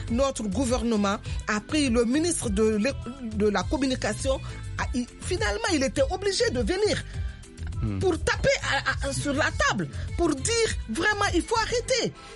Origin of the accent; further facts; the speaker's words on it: Guinea; nous avons plusieurs ethnies chez nous en Guinée.